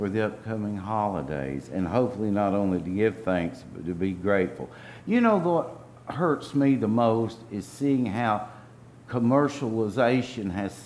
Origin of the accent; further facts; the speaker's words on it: Kentucky, United States; It took place in my home state in old Kentucky.